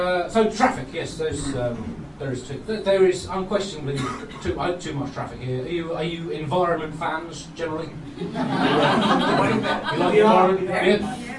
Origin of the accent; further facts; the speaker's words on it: London, United Kingdom; Yeah, I come from London, and in London we like to complain about the traffic.